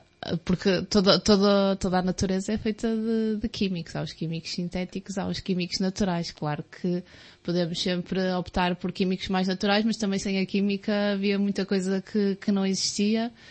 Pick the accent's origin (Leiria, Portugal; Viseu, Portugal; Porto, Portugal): Porto, Portugal; now in Aveiro, Portugal; venho do Porto e agora estou aqui em Aveiro. É uma cidade que eu gosto bastante, é mais calminha.